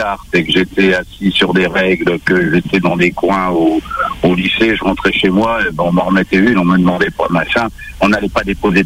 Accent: French Polynesia; On est français. On n'a pas les passeports américains. On n'a pas des passeports japonais. On a des passeports français ici, européens, il me semble.

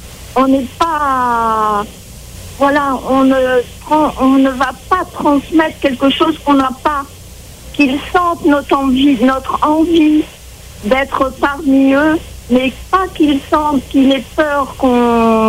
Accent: Raiatea, Leeward Islands, French Polynesia; alors que nous, on est de Raiatea, mais si on est déjà à Tahiti, c'est la porte à côté.

